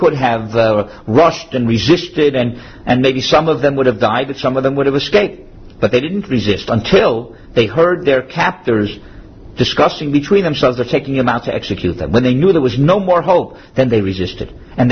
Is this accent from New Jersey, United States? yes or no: no; Miami, Florida, United States; I'm from Miami, and I just got off a plane, and I'm only a visitor here.